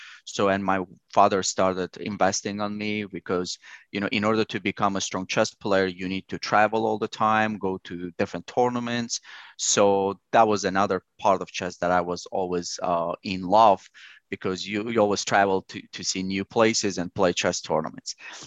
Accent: Azerbaijan; I'm originally from Azerbaijan. Azerbaijan is a very small country in Eastern Europe, and we have a big chess traditions over there.

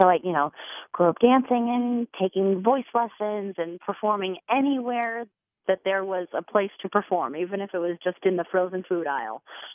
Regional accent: Minnesota, United States; Well, I grew up in the Midwest, in Minnesota.

